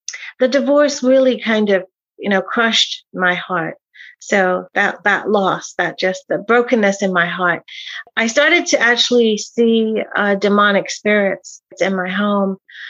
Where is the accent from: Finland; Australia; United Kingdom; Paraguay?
United Kingdom; England; now in United States; I grew up in England. My parents are from Guyana, which is in South America, from Indian heritage. Got married in America